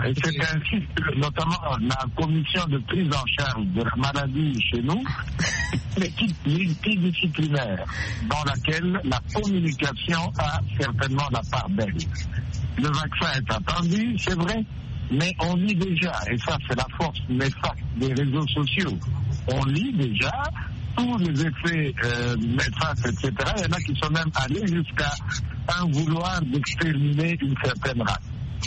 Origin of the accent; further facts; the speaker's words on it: DR Congo; on dénombre aujourd'hui plus ou moins 15 000 cas suspects de la maladie d'un chez nous au Congo